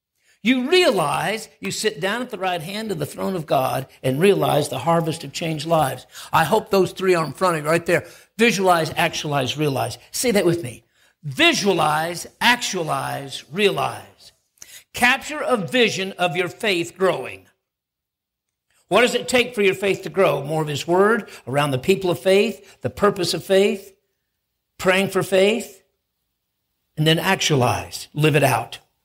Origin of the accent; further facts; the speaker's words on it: United States; I'm getting ready to return to my hometown for revival in next month. I got a phone call, and they said … we want you to come back. It's not just about missions. We want you to hold a revival for Powell County.